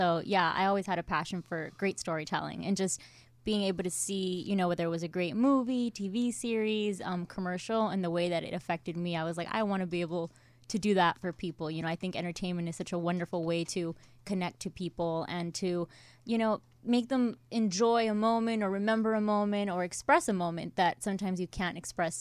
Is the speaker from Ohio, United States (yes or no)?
no; Los Angeles, California, United States; I was born in Los Angeles, raised in Los Angeles, between Silver Lake and Atwater Village.